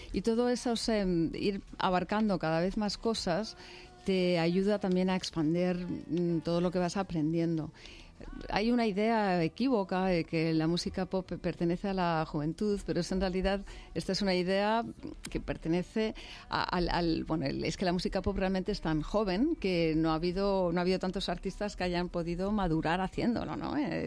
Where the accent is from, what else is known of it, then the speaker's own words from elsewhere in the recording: Madrid, Community of Madrid, Spain; born there; yo ya nací en Madrid, ni siquiera hablo danés.